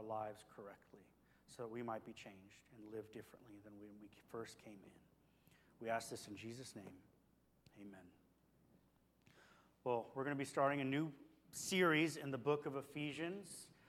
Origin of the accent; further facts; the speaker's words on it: United States; because we're American.